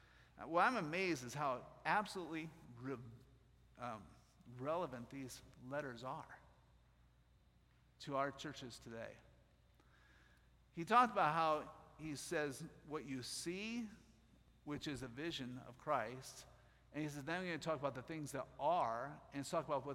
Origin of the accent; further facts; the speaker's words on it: Milwaukee, Wisconsin, United States; We're from Milwaukee area. Every festival we have has their food.